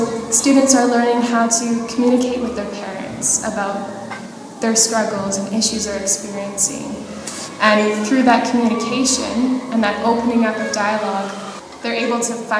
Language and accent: English; Langley, British Columbia, Canada; I'm from Langley, British Columbia, Canada